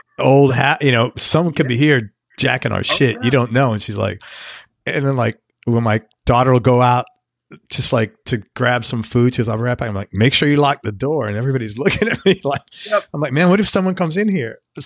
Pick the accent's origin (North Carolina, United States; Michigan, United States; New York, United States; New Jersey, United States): New York, United States; I'm the opposite because I grew up in New York, in the Bronx, the worst part of New York City.